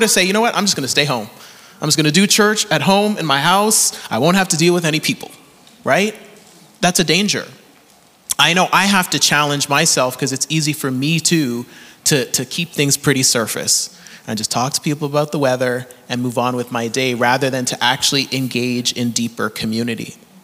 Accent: Canada; accent: Canadian; What is this weird Canadian accent that you have? And I said, well, you might have an accent as well. And we grew up with completely different food

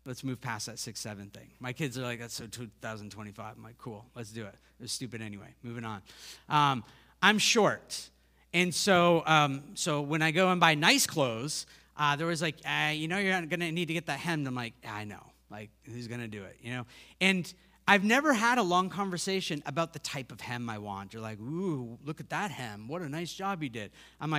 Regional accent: United States; I caught my heart this week because I'm American.

